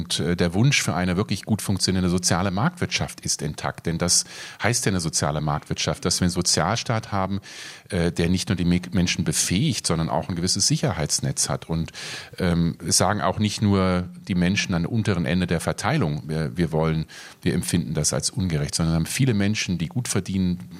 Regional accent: North Rhine-Westphalia, Germany; Ich bin in Nordrhein-Westfalen aufgewachsen oder in Rheinland-Pfalz, auch zwei Regionen, die große, große Probleme haben.

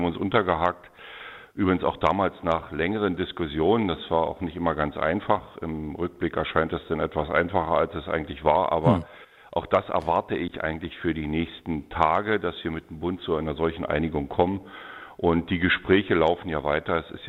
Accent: Naundorf, Brandenburg, Germany; born there; Geboren in Naundorf am Rande des Tagebaus Jenschwalde.

